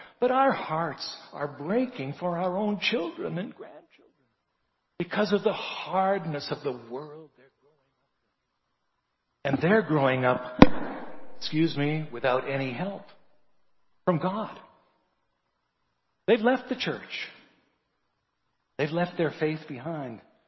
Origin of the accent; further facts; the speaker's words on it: Regina, Saskatchewan, Canada; now in Kelowna, Canada; I wanted to be a hockey player. I grew up in Regina.